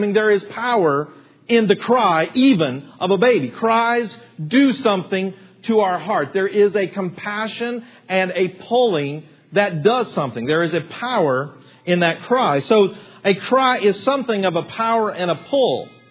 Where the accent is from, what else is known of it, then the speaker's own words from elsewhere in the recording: United States; I'm an American. I live in America. Therefore, my neighbors are American.